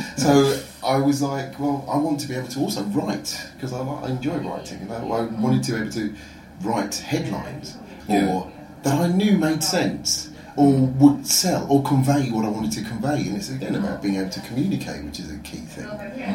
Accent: Croydon, London, United Kingdom; now in Sweden; It's quite funny, Croydon. But yes, it's my hometown. So I have a love about it. Sort of looking back at the history of growing up there, the different influences, taking all of that London life from growing up in there, then moving to Sweden was a big change.

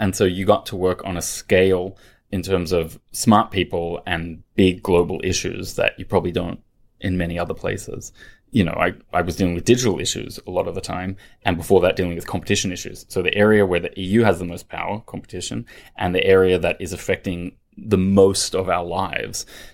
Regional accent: Australia; moved away as an adult; now in London, United Kingdom; So I grew up in Australia, studied in Australia

